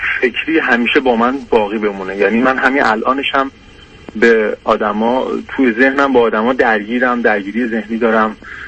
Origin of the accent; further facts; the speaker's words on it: Tehran, Tehran Province, Iran; born there; من 30 سالم هستش، توی خانواده پر جمعیت توی منطقه ضعیف تهران به دنیا آمدم و بچه آخر خانواده هستم